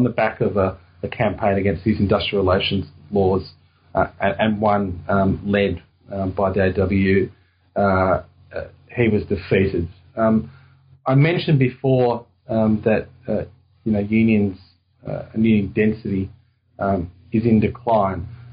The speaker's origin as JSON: {"language": "English", "town": "Melbourne", "region": "Victoria", "country": "Australia", "tie": "born or raised there", "said": "not far from where I grew up in Melbourne"}